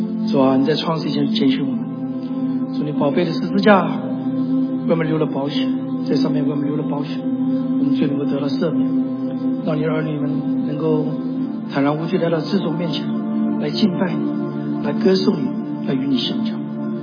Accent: Taiwan; now in United States; 第二代外省人，父母亲1949年跟着蒋介石部队到台湾去了，所以我们从小在台湾的眷村长大。那来了美国快40年了，

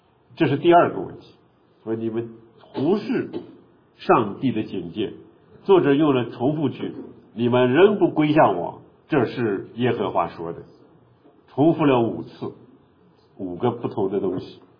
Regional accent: China; 我们中国人因为在传统历史当中受佛教思想受道教思想比较多

